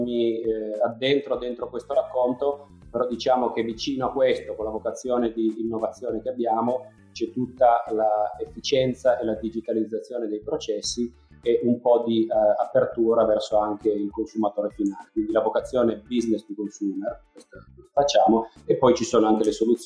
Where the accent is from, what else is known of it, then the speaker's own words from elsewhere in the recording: Turin, Piedmont, Italy; Peraltro io vengo da Torino